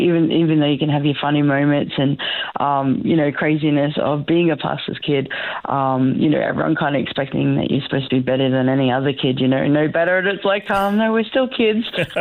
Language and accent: English; Warwick, Queensland, Australia; also born or lived in Mount Isa / Brisbane; I was born in Mount Isa, good old mining town Mount Isa. Wasn't there that long, 18 months old, we moved to Warwick and things like that.